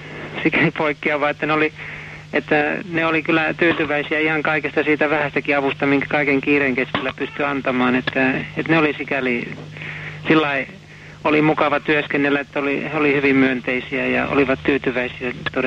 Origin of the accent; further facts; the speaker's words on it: Ostrobothnia, Finland; Pohjanmaalta.